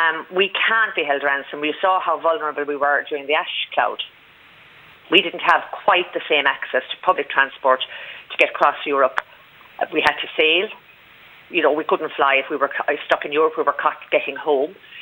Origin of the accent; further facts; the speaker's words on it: Limerick, Munster, Ireland; I'm from Limerick, so we're West of Ireland people.